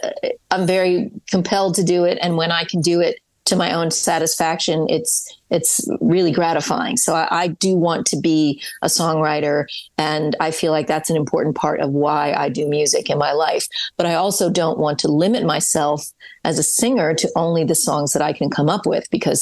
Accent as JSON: {"language": "English", "region": "Kentucky", "country": "United States", "tie": "born or raised there", "said": "to a kid growing up in Kentucky, that all seemed like it was happening in some other, you know, world that I would never have any access to."}